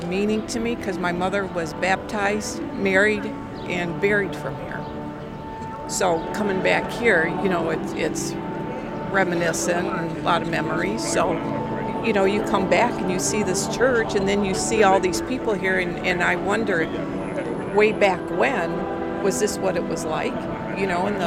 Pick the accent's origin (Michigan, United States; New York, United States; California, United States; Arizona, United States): Michigan, United States; Hamtramck; now in Troy, United States; I live in Troy, but I grew up in Hamtramck, just a little bit away from here.